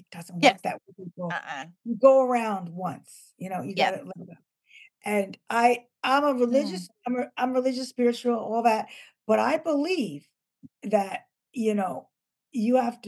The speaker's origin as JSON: {"language": "English", "region": "New Jersey", "country": "United States", "tie": "born or raised there", "said": "I never lived in California. I visited, and I love it. But I born and bred in Jersey."}